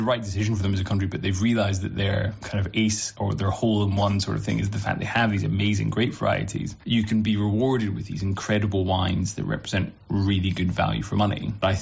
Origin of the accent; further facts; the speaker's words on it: Scotland, United Kingdom; the fact that I'm Scottish